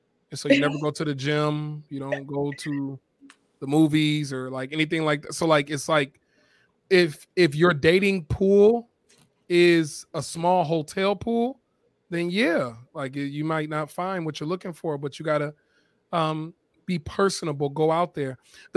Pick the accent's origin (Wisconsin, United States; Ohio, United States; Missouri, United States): Wisconsin, United States; Racine; I'm from Racine, Wisconsin, and yeah, I'm a preacher and all of that, and have been for about 10 years. I'm 28 years old.